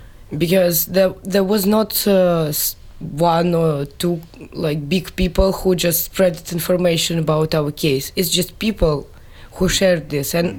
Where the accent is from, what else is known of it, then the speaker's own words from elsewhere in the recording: Russia; Maybe because I'm from Russia, who used to be a Soviet Union with Lenin.